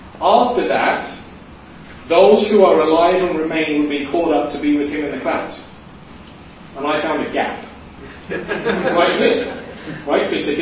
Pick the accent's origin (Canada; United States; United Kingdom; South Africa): United Kingdom; Eastbourne, South East England; My hometown, Eastbourne.